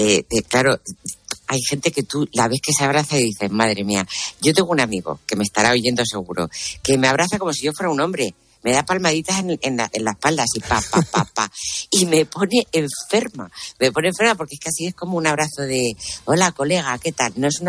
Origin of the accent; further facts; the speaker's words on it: Yecla, Region of Murcia, Spain; estuve en Yecla, en mi pueblo, en una discoteca de Yecla que yo iba cuando era pequeña, o sea, cuando tenía 20 años